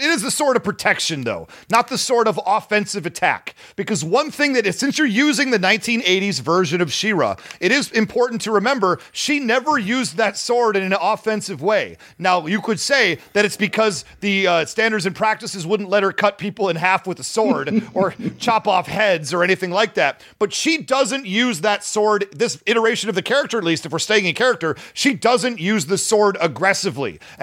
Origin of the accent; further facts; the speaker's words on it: Detroit, Michigan, United States; I grew up in the Detroit area, so what you described sounded like Thursday night to me.